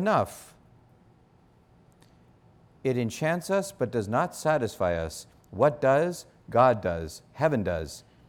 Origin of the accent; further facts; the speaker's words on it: Canada; Like, I'm a Canadian. Who cares? I'm in America.